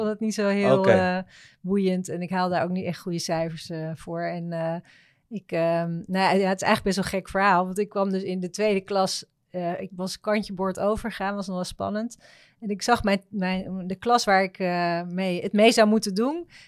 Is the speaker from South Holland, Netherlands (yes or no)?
no; Abcoude, Utrecht, Netherlands; born there; Een eetcafé in Apkoude, waar ik ben opgegroeid.